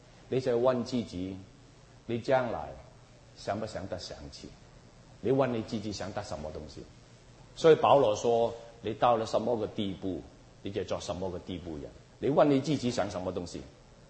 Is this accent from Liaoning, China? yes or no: no; Guangdong, China; 你知不知我是广东人呢？